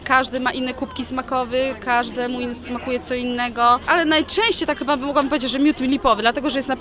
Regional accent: Niwnica, Opole Voivodeship, Poland; Nie, jestem z małej miejscowości, dokładnie mówiąc Niwnicy, niedaleko Nysy.

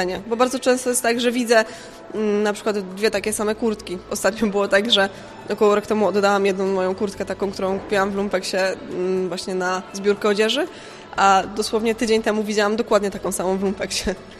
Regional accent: Wrocław, Lower Silesian Voivodeship, Poland; ja jestem z Wrocławia

